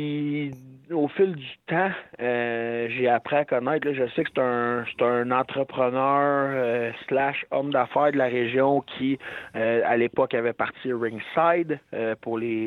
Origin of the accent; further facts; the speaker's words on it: Terrebonne, Quebec, Canada; Là, je suis redéménagé à Terrebonne parce que je viens de Terrebonne, puis j'ai toujours habité à Terrebonne.